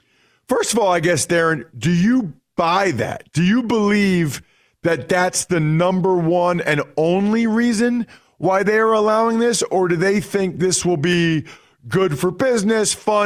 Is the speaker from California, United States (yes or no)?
no; Wyomissing, Pennsylvania, United States; I grew up outside of Philly. I'm from Wyomissing, Pennsylvania.